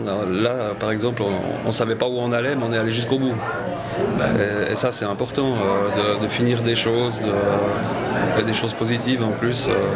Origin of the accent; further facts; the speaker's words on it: Lausanne, Vaud, Switzerland; En plus, je suis de Lausanne. Je connais très bien la ville.